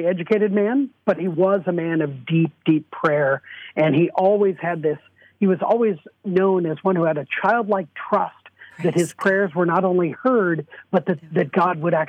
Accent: Seattle, Washington, United States; I'm from Seattle, Washington, where she became an American citizen in 1909.

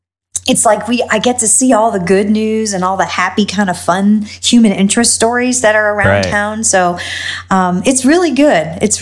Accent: Illinois, United States; growing up in the Chicago suburbs was idyllic. I mean, I couldn't ask for a better childhood.

